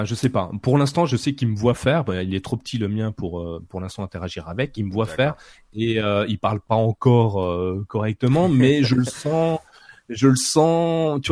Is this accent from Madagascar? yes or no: no; Bourgogne-Franche-Comté, France; malgré que je sois français, franc-comtois, il comprend bien mon accent